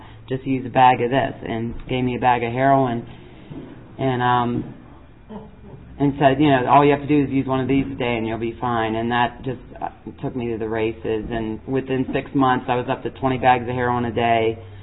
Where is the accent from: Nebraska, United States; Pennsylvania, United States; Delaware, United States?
Pennsylvania, United States; Pittsburgh; now in Bedford, United States; When I first moved to Bedford, there were no NA meetings up there. And I was from Pittsburgh, where there was meetings all the time